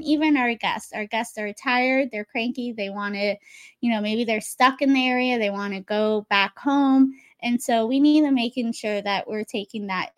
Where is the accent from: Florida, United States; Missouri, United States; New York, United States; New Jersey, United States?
Florida, United States; because I grew up in Southwest Florida, always seeing the sunset.